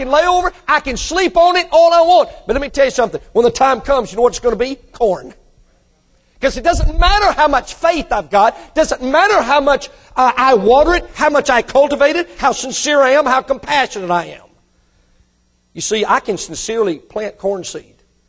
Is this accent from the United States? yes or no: yes; Mississippi, United States; hey, when we was raised in Mississippi, people in North Mississippi, we considered them Yankees.